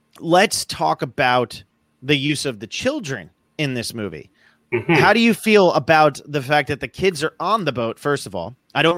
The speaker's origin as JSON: {"language": "English", "region": "Northeast", "country": "United States", "tie": "born or raised there", "said": "because a stick bug to me, like growing up in the Northeast, you see those all the time."}